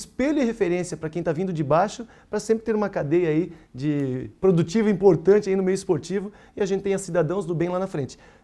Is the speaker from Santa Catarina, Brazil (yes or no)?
yes; Joinville, Santa Catarina, Brazil; Moro em Joinville, eu nasci em Joinville, né? Cresci, minha vida toda foi em Joinville e sou morador lá da cidade. Fico em Florianópolis 3 vezes na semana e aí retorno para Joinville